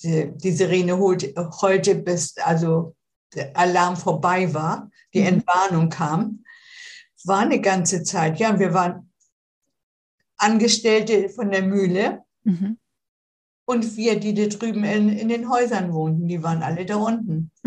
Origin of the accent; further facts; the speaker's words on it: Wrocław, Lower Silesian Voivodeship, Poland; born there; In Breslau.